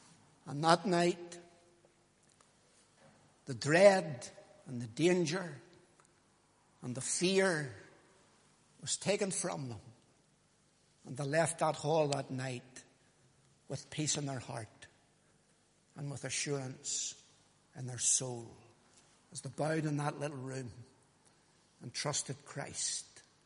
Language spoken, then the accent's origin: English; Lisburn, Northern Ireland, United Kingdom; because he knew I was from Lisburn